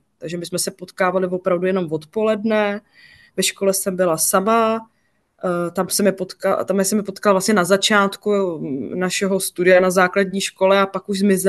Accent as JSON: {"language": "Czech", "town": "Pardubice", "region": "Pardubice Region", "country": "Czechia", "tie": "born or raised there", "said": "Já jsem vlastně žila opravdu v lokalitě, v místě, kde to nebylo úplně jako přesně, jako jak by to vypadalo jako vyloučená lokalita"}